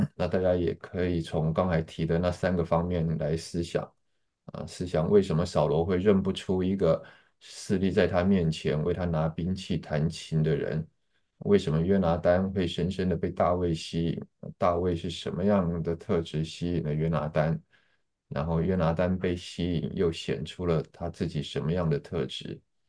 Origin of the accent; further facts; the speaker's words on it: China; 特别是我们中国人啊，我们中国的文化传统